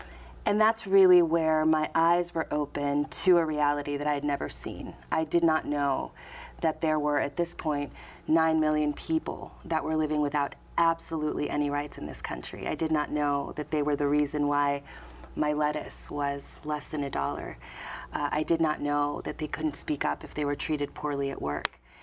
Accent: Miami, Florida, United States; My parents are from Mexico City, and they're both physicians, so I grew up in Miami, Florida.

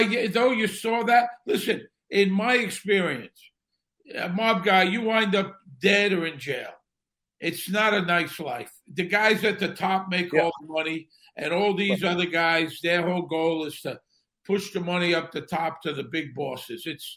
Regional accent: Brooklyn, New York, United States; You know, I come from Bensonhurst, Brooklyn. And at the time, growing up there in the 60s and 70s, it was one of the biggest mob enclaves in the city, if not the biggest.

